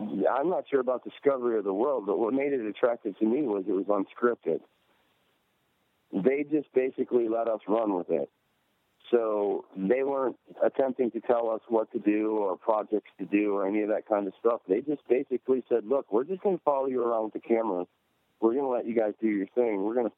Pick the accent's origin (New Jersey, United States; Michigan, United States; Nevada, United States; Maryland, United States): Michigan, United States; Detroit; moved away; I didn't know there was that much grass in the world until I moved from Detroit to Louisiana.